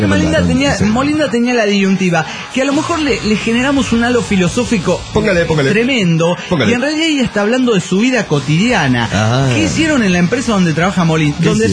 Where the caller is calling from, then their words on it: Mar del Plata, Buenos Aires Province, Argentina; de Mar del Plata, Argentina.